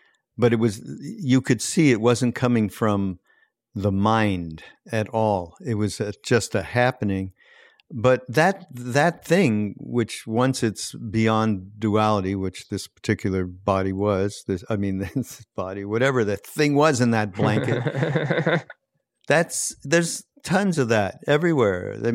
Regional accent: Montreal, Quebec, Canada; I grew up in Montreal, and I grew up with French Canadians

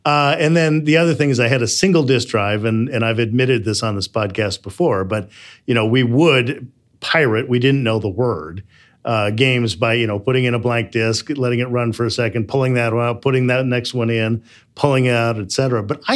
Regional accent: Midwest, United States; I'm from the Midwest, I don't know that one.

